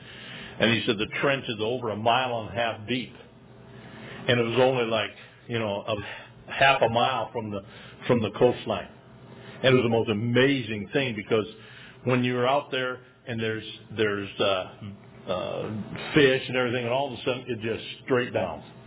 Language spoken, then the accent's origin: English; Bay City, Michigan, United States; Where I grew up in Michigan, Bay City's a great big Bay City shipyards.